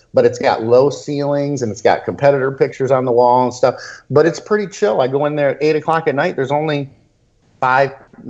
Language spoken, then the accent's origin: English; Bora Bora, Leeward Islands, French Polynesia; now in United States; Yeah, but I'm French. I'm still French Polynesian. Yeah. I'm actually from Bora Bora originally.